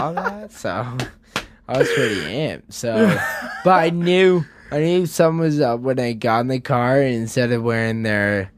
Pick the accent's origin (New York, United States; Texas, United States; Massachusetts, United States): Massachusetts, United States; Leominster; Leominster, Massachusetts. It's about a half hour outside of Worcester, Massachusetts.